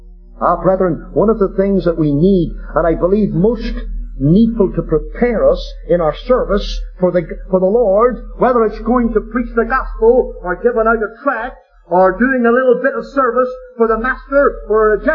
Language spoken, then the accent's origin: English; Ireland; I could see maybe, a dozen Irish men or maybe 20 from my home country.